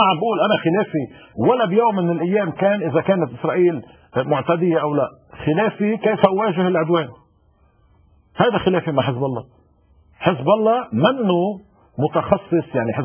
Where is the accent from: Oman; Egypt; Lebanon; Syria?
Lebanon; أنا لبناني. كمواطن لبناني